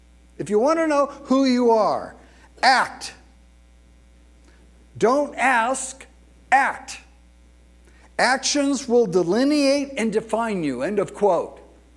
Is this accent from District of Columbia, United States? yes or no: no; Encino, California, United States; I grew up in white America. I grew up in the San Fernando Valley in Encino. If you couldn't get any whiter than Encino. And I went to Reseda High School, and it was a white high school.